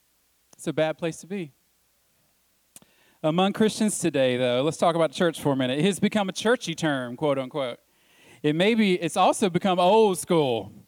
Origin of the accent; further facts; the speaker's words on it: Southern United States, United States; I mean, I was raised in the South. A lot of us were.